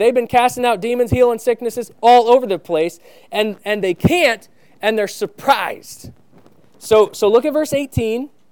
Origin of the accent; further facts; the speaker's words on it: Vermont, United States; That this comes from my childhood. I grew up in Vermont. There was a stream that ran behind my house